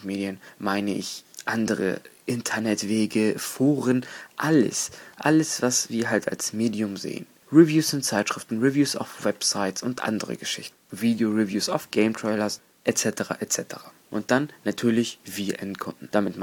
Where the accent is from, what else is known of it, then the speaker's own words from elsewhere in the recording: Hamburg, Germany; Denn ich bin ja aus der Nähe Hamburgs und da steht es in meiner Geburtsurkunde, dass ich eigentlich immer nur moin moin sagen muss.